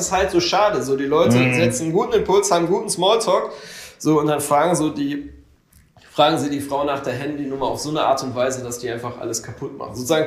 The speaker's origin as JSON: {"language": "German", "town": "Cologne", "region": "North Rhine-Westphalia", "country": "Germany", "tie": "born there", "lives_now": "Düsseldorf, Germany", "said": "ich bin halt gebürtiger Kölner so und wohne jetzt hier in Düsseldorf."}